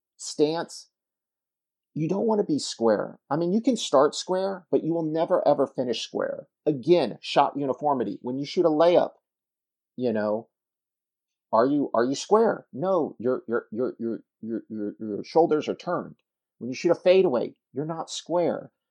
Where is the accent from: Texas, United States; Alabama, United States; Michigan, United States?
Texas, United States; I'm from Texas, so I shot a pistol when I was a young age